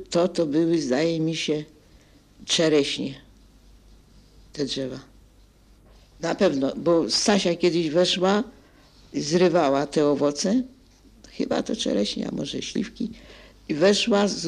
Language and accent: Polish; Ukraine; I na Ukrainie, bo ja też z Ukrainy pochodzę, był majątek Tymoszówka.